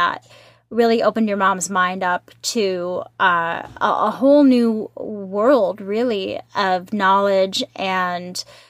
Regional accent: India; Being Indian, mental health is a conversation we run far away from, but she educated herself.

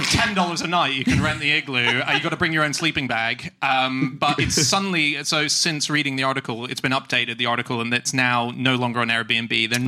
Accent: Australia; Yeah. I'm an Aussie, by the way. I just don't sound it.

